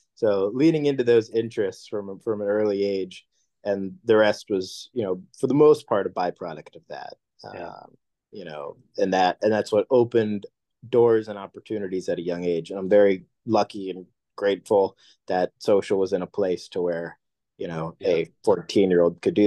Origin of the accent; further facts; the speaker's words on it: Connecticut, United States; They were actually started in my hometown in Connecticut, and that's why I was first connected with them.